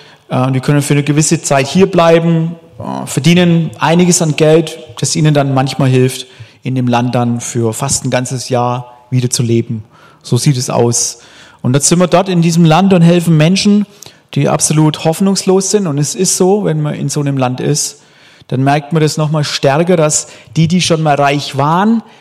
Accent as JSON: {"language": "German", "region": "Bavaria", "country": "Germany", "also_born_or_lived": "Bodensee", "said": "Ich habe gerade gesagt, ich komme gar nicht aus Deutschland. Ich komme aus dem Frankenland. Und von daher, aber ich lebe schon mit meiner Frau und unseren Kindern leben wir jetzt schon fast 20 Jahre, ja, in schönen Württemberg."}